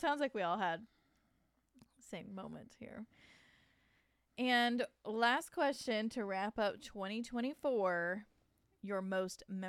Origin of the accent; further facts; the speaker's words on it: the North, United States; We've born and raised in the North, and so we've never had to go through that reconciliation or any of that part.